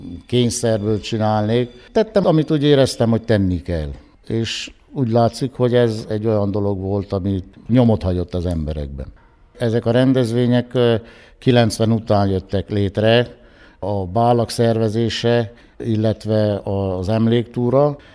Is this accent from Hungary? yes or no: no; Brețcu, Covasna, Romania; Én Kovászna megyéből, Berecből származom, a szülői ház ott van. Gábor Áronnak a szülőfalúja